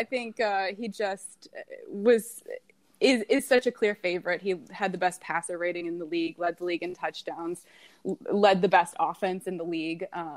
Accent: Tampa, Florida, United States; Yeah, I am from the Tampa Bay area. being from that area, I think I feel a little pride

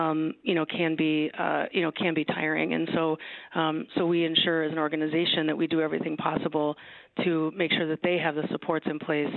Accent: Wisconsin, United States; I'm from Wisconsin, Wisconsinites often love Wisconsin, right?

